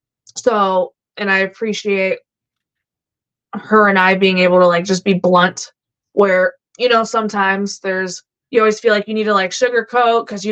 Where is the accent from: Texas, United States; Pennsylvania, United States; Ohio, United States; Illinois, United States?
Illinois, United States; Chicago; accent: messed up; I could blame my Bostonian stepfather and my Macedonian grandfather. And then I'm from Chicago, so I'm all jacked up.